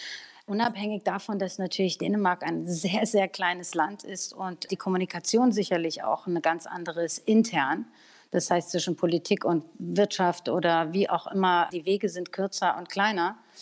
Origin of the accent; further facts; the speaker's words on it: Berlin, Germany; Also als Berlinerin ist es eine gewisse Melancholie.